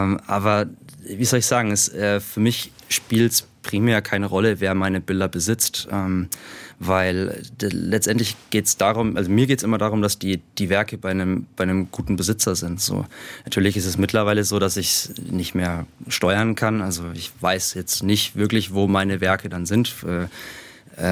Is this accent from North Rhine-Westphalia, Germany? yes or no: no; Schweinfurt, Bavaria, Germany; born or raised there